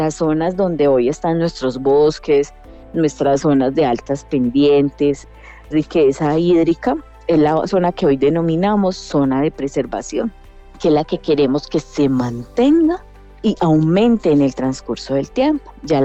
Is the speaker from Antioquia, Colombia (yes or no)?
yes; Antioquia, Colombia; como colombianos, como antioqueños que somos.